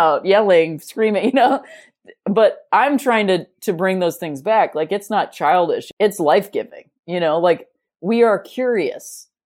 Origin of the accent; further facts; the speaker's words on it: United States; especially in America, because I am an American person. I also have not traveled a lot